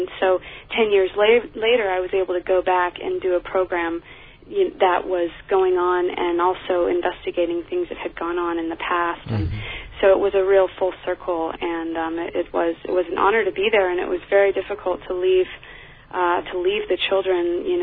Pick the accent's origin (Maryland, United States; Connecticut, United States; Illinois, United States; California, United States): California, United States; San Diego; I'm from San Diego, born and raised originally. Lived there for the first 18 years of my life.